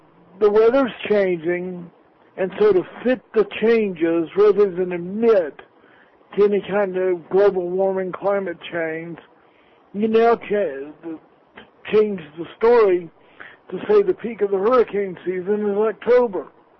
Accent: Tampa, Florida, United States; I grew up on the Gulf Coast in Tampa.

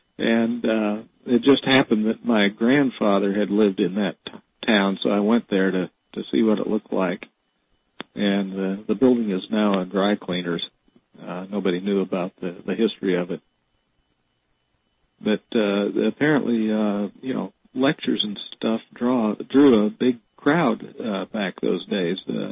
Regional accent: Peoria, Illinois, United States; I was reading up on Ingersoll, who was spent most of his time in my hometown of Peoria, Illinois. They actually have a statue of him there.

